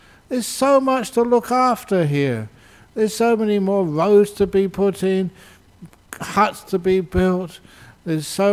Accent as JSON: {"language": "English", "town": "Perth", "region": "Western Australia", "country": "Australia", "said": "\"Oh, I am from Australia.\" \"Oh, what city in Australia?\" said this Vietnamese monk. \"Oh, I'm from Perth.\""}